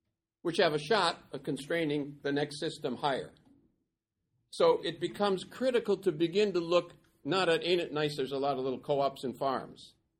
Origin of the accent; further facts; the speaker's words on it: Racine, Wisconsin, United States; Think Cleveland or my hometown, Racine, Wisconsin.